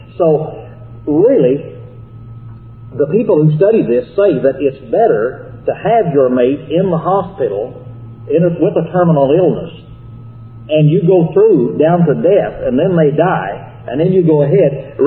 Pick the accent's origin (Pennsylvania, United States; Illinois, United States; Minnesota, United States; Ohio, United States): Illinois, United States; Still, back in my hometown of Illinois, there is a night set aside